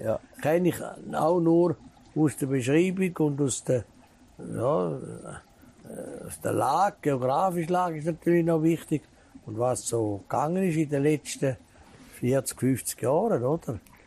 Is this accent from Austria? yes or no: no; Switzerland; das war wunderbar in dem China Anfang 80er Jahre als Schweizer.